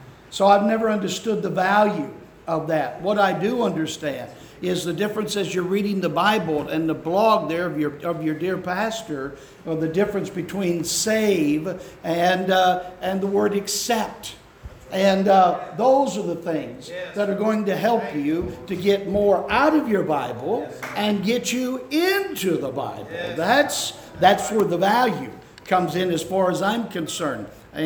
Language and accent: English; Illinois, United States; also born or lived in Arkansas; And I grew up mostly in Illinois, and so I realize I may not be well liked as a Yankee, but I was born in Arkansas, grew up in mostly in Illinois until 1975.